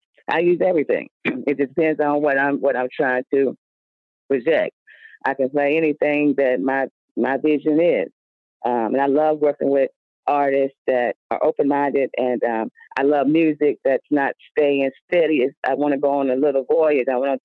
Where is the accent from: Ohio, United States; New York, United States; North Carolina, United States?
North Carolina, United States; my hometown, Wauna-Kolb, North Carolina, my people back in L.A., and all my new people that we come together with in the ATL